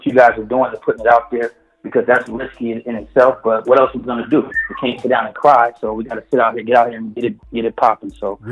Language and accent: English; Los Angeles, California, United States; Like, I'm from South Central.